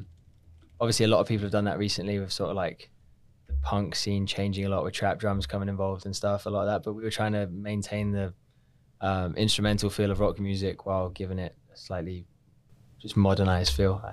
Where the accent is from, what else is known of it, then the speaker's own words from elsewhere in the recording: London, United Kingdom; also born or lived in Atlanta; And I'm from London, England.